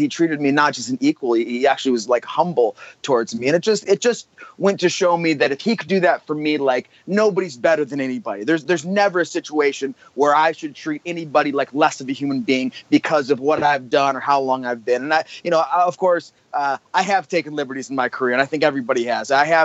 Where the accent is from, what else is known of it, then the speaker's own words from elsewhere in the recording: Michigan, United States; So Alex Shelley and I, we paired up. We're both from Michigan, and we paired up and we started traveling together